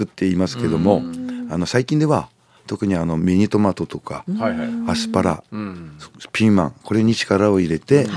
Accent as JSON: {"language": "Japanese", "town": "Hirosaki", "region": "Aomori", "country": "Japan", "tie": "born there", "said": "私は昭和26年3月に弘前に生まれました。"}